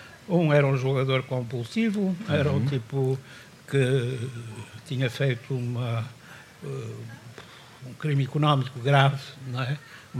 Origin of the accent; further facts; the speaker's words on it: Porto, Norte, Portugal; Do Porto, que é a cidade onde eu nasci, onde eu vivi